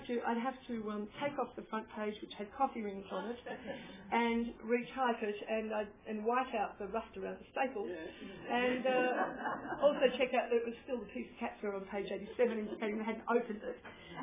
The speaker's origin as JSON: {"language": "English", "town": "Footscray", "region": "Victoria", "country": "Australia", "said": "I come from Footscray, and we always knew there that no one is going to help us but ourselves."}